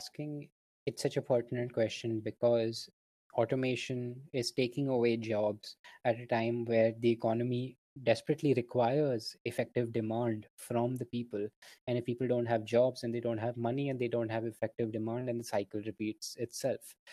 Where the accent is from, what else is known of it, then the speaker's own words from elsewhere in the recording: India; or avatars, because we're Indian